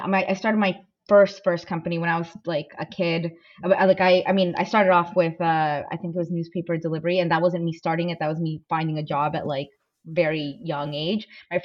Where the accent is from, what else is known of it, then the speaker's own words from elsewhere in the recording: Venezuela; I'm an immigrant.